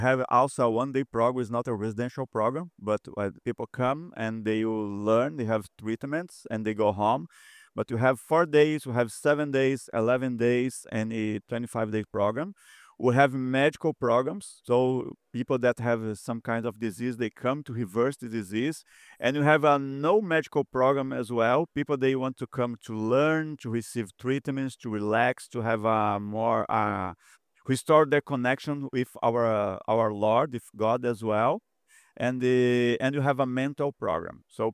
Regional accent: Brazil; accent: Brazilian; English is a second language; now in United States; And I am from Brazil. This is why I have this strong accent.

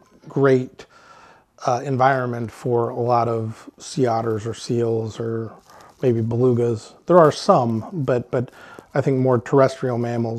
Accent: Anchorage, Alaska, United States; when I grew up in Anchorage

